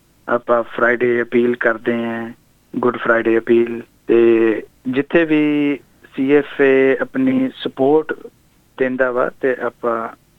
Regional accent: Chandigarh, India; now in Truganina, Australia; ਉਹ ਤੋਂ ਪਹਿਲਾਂ ਮੈਂ ਰਹਿੰਦਾ ਸੀ ਸਾਊਥ ਈਸਟਰਨ ਸਬਰਬ ਵਿੱਚ ਇਨ ਮੈਲਬਰਨ। ਤੇ ਮੈਂ ਬੈਕਗਰਾਉਂਡ, ਮੈਂ ਚੰਡੀਗੜ੍ਹ ਤੋਂ ਤੇ ਮੈਂ ਮੂਵ ਹੋਇਆ ਸੀ 2007 ਦੇ ਵਿੱਚ ਆਸਟ੍ਰੇਲੀਆ।

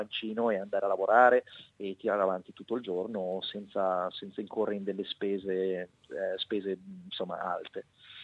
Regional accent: Milan, Lombardy, Italy; io sono lombardo al 110%, sono di Milano

